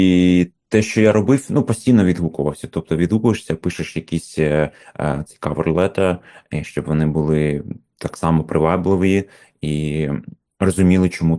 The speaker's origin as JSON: {"language": "Ukrainian", "town": "Sievierodonetsk", "region": "Luhansk Oblast", "country": "Ukraine", "tie": "born or raised there", "said": "Я взагалі з Сєвєродонецька родом, Луганської області."}